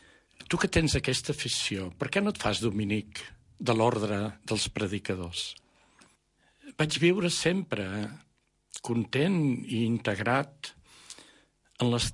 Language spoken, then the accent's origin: Catalan; Vilavella, Catalonia, Spain; Soc de Vilavella, Tarragona, un petit poble del partit de Valls, i de petit a casa resàvem cada dia el rosari connectat amb el seminari de Tarragona.